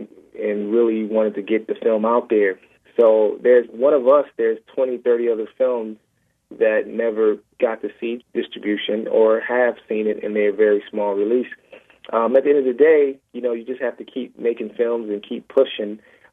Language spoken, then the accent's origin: English; Milwaukee, Wisconsin, United States; it was based off my experience growing up in Milwaukee, Wisconsin. My grandmother lived on 10th and Burlite.